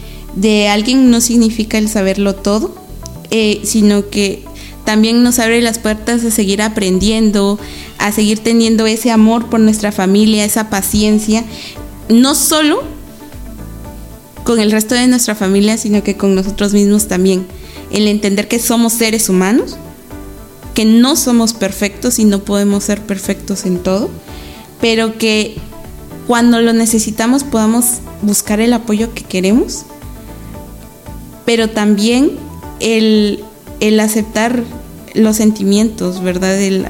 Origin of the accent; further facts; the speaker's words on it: Guatemala; lo que yo pueda aprender acá para luego replicarlo en mi país